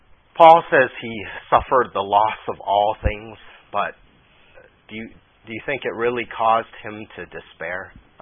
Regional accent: Seattle, Washington, United States; Growing up in Seattle, the slopes are, you know, right near the city.

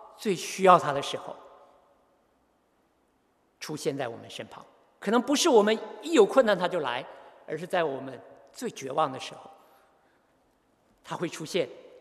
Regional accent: Northeast China, China; accent: Northeastern; 累到都用我们东北话、东北人讲，都拉拉胯了

